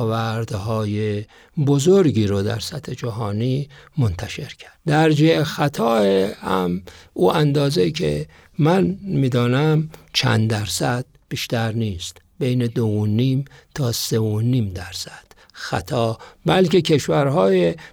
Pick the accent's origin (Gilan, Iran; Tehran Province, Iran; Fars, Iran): Fars, Iran; Shiraz; چون من خودم اهل شیراز هستم